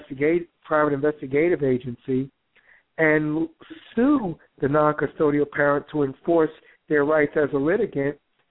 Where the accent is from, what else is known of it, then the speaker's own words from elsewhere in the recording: Newark, New Jersey, United States; And I was, when I was growing up, I grew up in Newark.